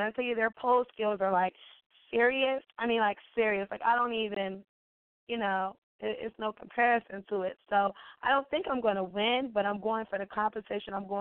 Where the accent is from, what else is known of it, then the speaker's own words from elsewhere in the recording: Maryland, United States; I'm from Maryland.